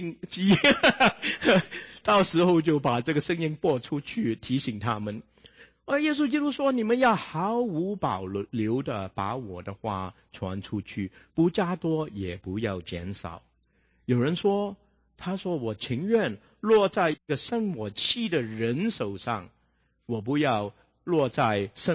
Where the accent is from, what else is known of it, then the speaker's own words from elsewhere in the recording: Shanghai, China; 我们上海人说这个是我一度我一度讲这个密悄悄的讲话